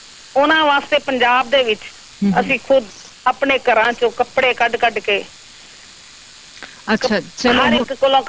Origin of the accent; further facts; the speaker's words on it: Punjab, India; ਅਸੀਂ ਜਦੋਂ ਦਿੱਲੀ ਵਿੱਚ ਦੇਖਿਆ, ਅਸੀਂ ਪੰਜਾਬ ਦੇ ਰਹਿਣ ਵਾਲੇ ਸੀ